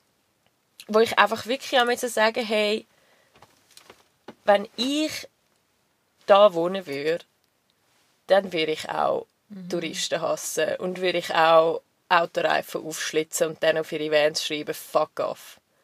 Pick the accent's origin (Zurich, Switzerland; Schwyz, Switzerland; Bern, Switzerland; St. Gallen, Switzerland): Zurich, Switzerland; Ich bin Zürcher.